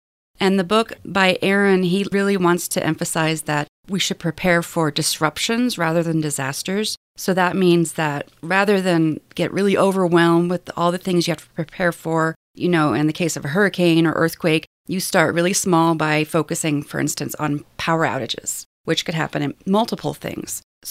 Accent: Anchorage, Alaska, United States; moved away as an adult; now in San Luis Valley, United States; I'm originally from Anchorage, Alaska.

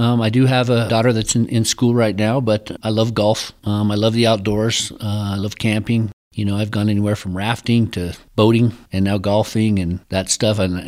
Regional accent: Monte Vista, Colorado, United States; I've spent all but about 6 months of my life in Monte Vista. I'm a graduate of Monte Vista.

